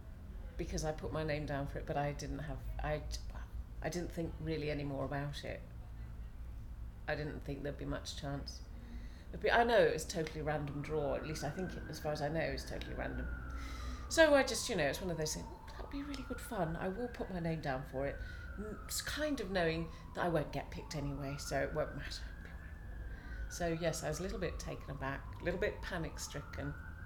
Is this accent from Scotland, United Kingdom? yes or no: no; Brighton, South East England, United Kingdom; born there; now in Gloucestershire, United Kingdom; I was born near Brighton, and I've lived in London, and I've lived in Kent for a long time, up in Nottinghamshire, down in Devon, back to London, and then over to Gloucestershire.